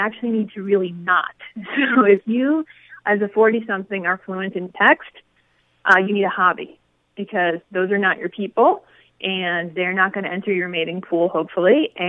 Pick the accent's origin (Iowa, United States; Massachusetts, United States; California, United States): Massachusetts, United States; Boston; we grew up in Boston. All of a sudden, you know, you have a couple of beers and talking about old times. Our accents come out.